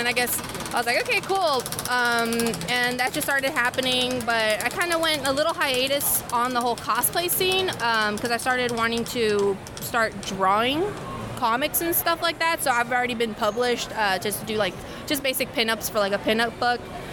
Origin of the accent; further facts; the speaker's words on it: Houston, Texas, United States; I was born and raised here in Houston.